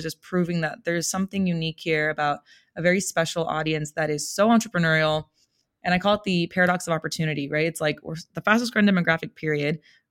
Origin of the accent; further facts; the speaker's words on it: Oxnard, California, United States; so I'm from Oxnard, California, grew up there with my family, big Mexican American family